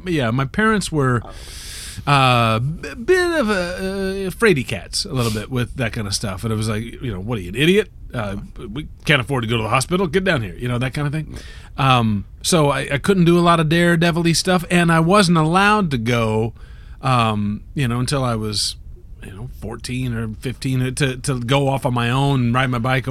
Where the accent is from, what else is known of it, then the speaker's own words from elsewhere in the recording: Indianapolis, Indiana, United States; See, I'm from Indianapolis.